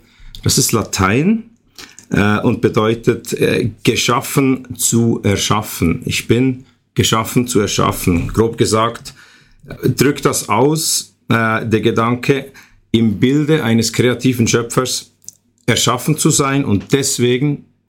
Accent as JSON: {"language": "German", "country": "Switzerland", "said": "Ich komme aus der Schweiz und bin dort Patissier in einem Hotel."}